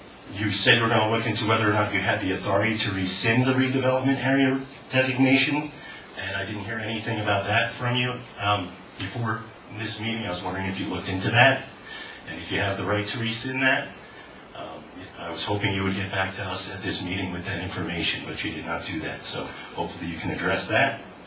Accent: Andover, New Jersey, United States; I'm from Andover.

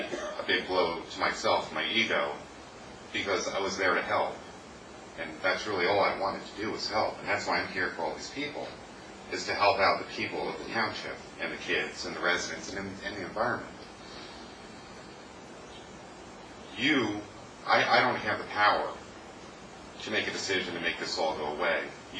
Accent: Roxbury, United States; I am from Roxbury and also the president of REACT, the local group who has been battling this landfill for over a year now.

